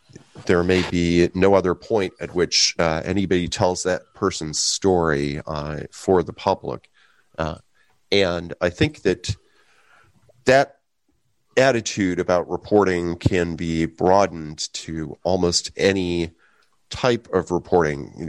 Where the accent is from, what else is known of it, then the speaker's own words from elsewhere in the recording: Chicago, Illinois, United States; growing up in Chicago with a lot of contact with the near west suburbs, since I lived on the far west side